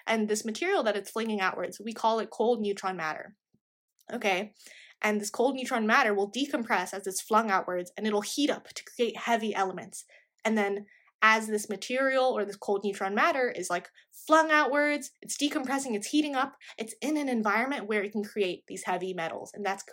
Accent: Texas, United States; So this is kind of where the Texan in me comes out. If you didn't know, I'm from Texas, and I vividly remember this.

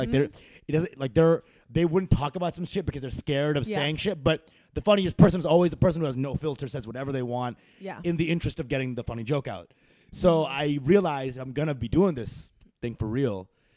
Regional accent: Texas, United States; I'm not born there, but I grew up there. like most of my life.

